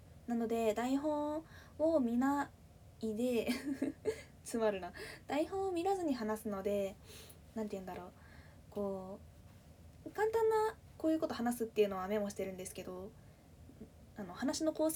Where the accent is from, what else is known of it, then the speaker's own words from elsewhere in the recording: Fukuoka, Japan; accent: Hakata dialect; 出身地は福岡です。博多弁がたまに出ちゃうかもしれないんですけど許してください。今回は標準語で喋らせていただこうと思ってます。